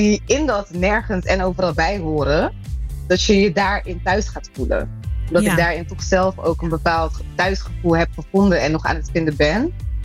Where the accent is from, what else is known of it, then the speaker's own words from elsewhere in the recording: Netherlands; Dus ik ben in Nederland opgegroeid en daar voelde ik me altijd een beetje anders.